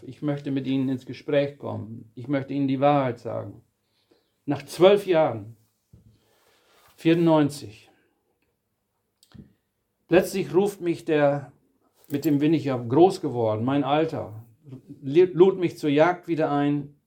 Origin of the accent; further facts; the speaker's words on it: Rhede, Lower Saxony, Germany; Rhede, so heißt die Ortschaft, wo ich herkomme, im Emsland